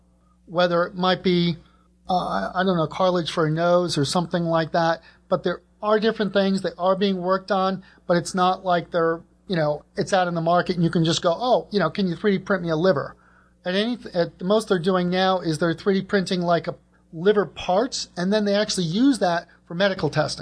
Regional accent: New York, United States; from Long Island.

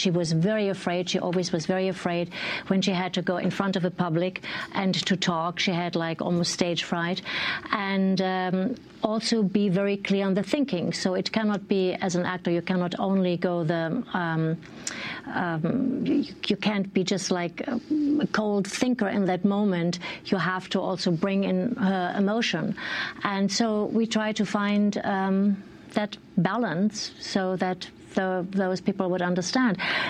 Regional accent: Bremen, Germany; born there; English is a second language; I was born in Bremen.

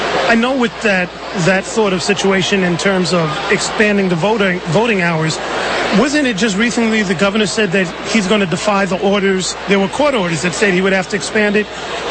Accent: California, United States; from the great state of California, that's my home state for those of you outside of California listening

